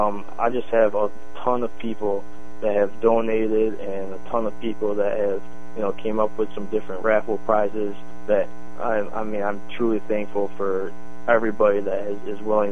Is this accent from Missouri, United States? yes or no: no; Syracuse, New York, United States; You know, I chose the Upstate Cancer Center in Syracuse just because, you know, it's my hometown. I've lived here my entire life.